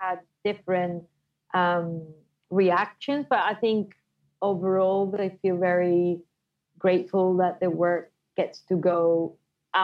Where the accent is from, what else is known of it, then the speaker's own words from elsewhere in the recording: Venezuela; moved away; I'm from Venezuela and I've lived abroad for over 10 years.